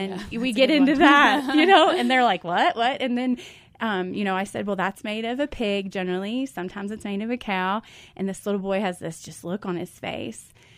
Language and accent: English; Louisville, Kentucky, United States; I am from Kentucky originally, Louisville, Kentucky